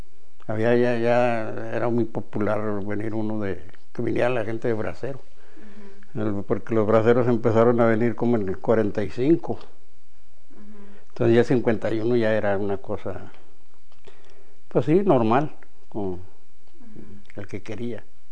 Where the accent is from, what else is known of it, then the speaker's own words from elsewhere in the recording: Jerez, Zacatecas, Mexico; born there; Nací en Jerez, Zacatecas, 19